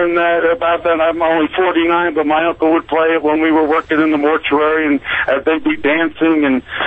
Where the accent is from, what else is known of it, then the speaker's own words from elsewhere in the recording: Bayonne, New Jersey, United States; I've been doing it since I'm a kid from Bayonne, New Jersey.